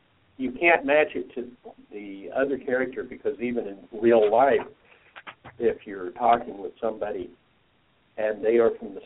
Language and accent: English; Kansas, United States; I'm from Kansas, yeah. I'm out here, and Dorothy was my next-door neighbor for a while, too, so, yeah.